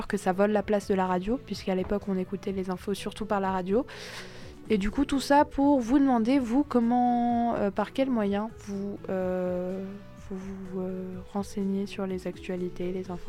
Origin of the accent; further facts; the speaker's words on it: France; donc moi je suis française